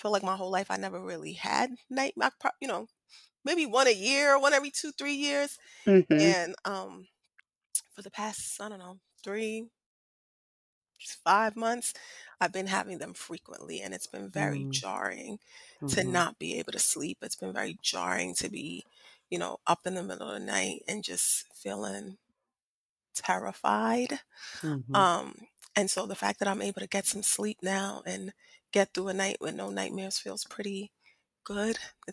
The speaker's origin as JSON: {"language": "English", "region": "New York", "country": "United States", "lives_now": "Atlanta, United States", "said": "I'm from New York and played spades all the time there."}